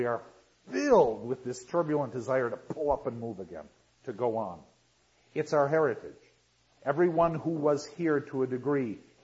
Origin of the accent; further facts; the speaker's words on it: United States; and I'm speaking as an American